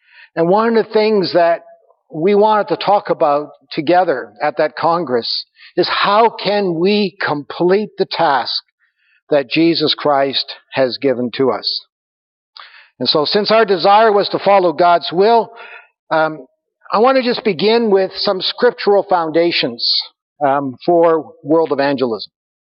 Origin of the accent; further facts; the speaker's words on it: Brisbane, Queensland, Australia; Well, I've been here for 3 years now, so I came from Brisbane, so it's not as if I came all the way from Canada